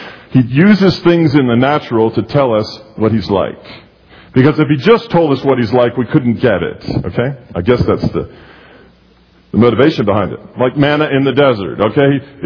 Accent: Detroit, Michigan, United States; I grew up in Detroit as a young boy, and we would take field trips to the General Motors plant.

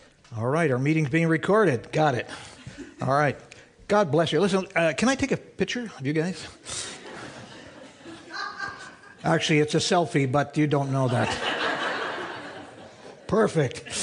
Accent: Woodbridge, Ontario, Canada; also born or lived in Milton, Ontario; I grew up in Woodbridge, Ontario, and Milton, Ontario.

